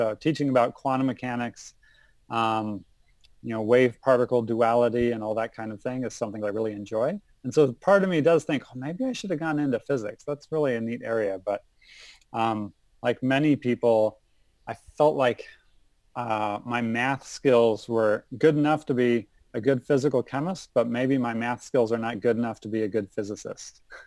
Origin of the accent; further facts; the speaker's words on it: Denver, Colorado, United States; also born or lived in Connecticut; I grew up in Denver, Colorado originally, and then I moved around quite a bit.